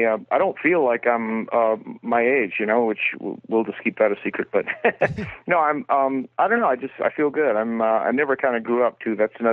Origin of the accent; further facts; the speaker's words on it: Florida, United States; also born or lived in Colorado; now in Los Angeles, United States; I grew up in Florida and played, you know, in nightclubs in the Southeast and toured around, and later joined a recording group in Colorado, spent a couple of years there, and then we got signed and came to L.A., and I've been here ever since.